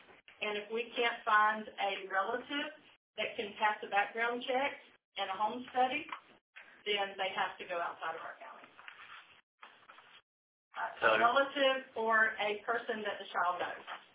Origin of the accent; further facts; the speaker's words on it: United States; I'm from Dixie, born and raised right here, and I know that Dixie is special to me